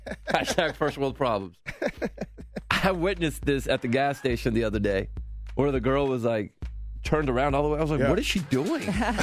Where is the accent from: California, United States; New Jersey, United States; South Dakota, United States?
California, United States; What's a mom? I'm from California. We didn't have this.